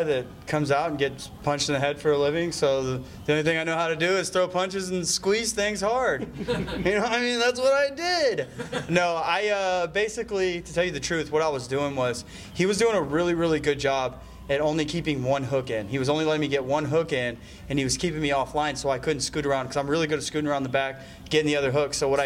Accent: Texas, United States; Well, I'm from Texas, training in Florida

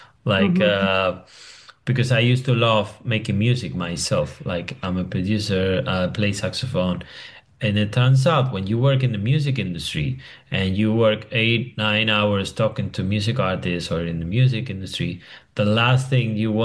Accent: Madrid, Community of Madrid, Spain; English is a second language; So I'm originally from Madrid, although I've been traveling quite a bit and I've lived in different countries.

